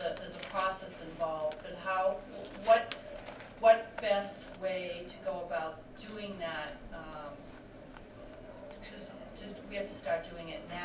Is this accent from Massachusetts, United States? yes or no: yes; Boston, Massachusetts, United States; I'm from Boston.